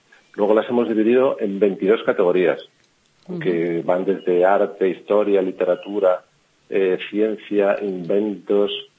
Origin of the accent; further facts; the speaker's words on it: Spain; la autoestima que deberíamos tener como españoles